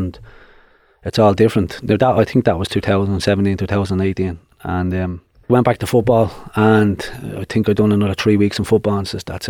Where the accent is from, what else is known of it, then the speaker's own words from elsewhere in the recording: Dublin, Leinster, Ireland; So, growing up, we were living in O'Devney Gardens. That's where I grew up. And we ended up moving to Cabra.